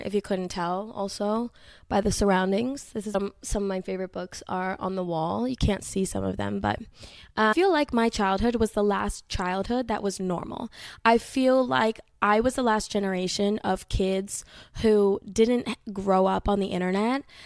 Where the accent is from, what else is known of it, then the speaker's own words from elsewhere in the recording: Florida, United States; I grew up in South Florida.